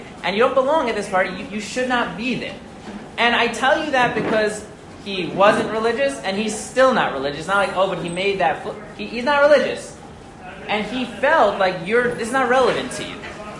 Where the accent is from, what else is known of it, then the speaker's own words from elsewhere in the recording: Riverdale, New York, United States; I grew up in Riverdale, but I went to DRS, not the story for now.